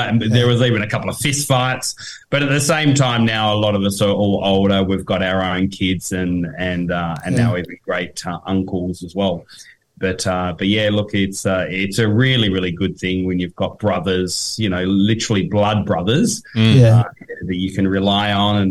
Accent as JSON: {"language": "English", "region": "Tasmania", "country": "Australia", "said": "Look, we're from Tasmania. I'm an uncle, I think, 39 times."}